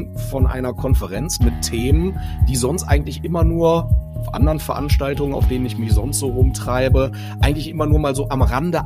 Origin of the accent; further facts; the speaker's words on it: Germany; wie man hier vorne bei uns im Rheinland sagen würde